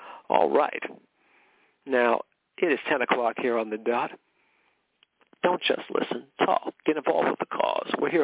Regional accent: McKinleyville, California, United States; I was born and raised in McKinleyville, California. McKinleyville, where horses have the right of way. I spent most of my life there, really.

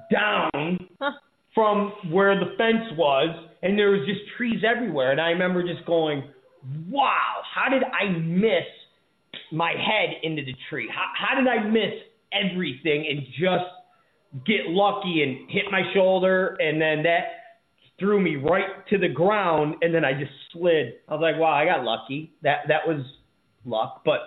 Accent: Rochester, New York, United States; I'm from the East Coast. I lived in Rochacha. That's what we called it. That's what we called Rochester. Rochacha. Okay, so I lived in Rochester, and we got a lot of snow

